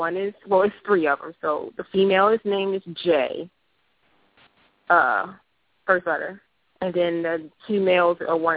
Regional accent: Virginia, United States; I'm from Virginia.

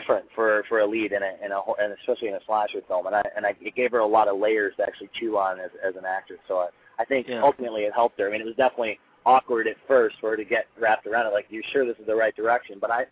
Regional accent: the South, United States; my first film, Lightning Bug, is a semi-autobiographical film about me growing up in the South, and it's a very heartfelt sort of movie.

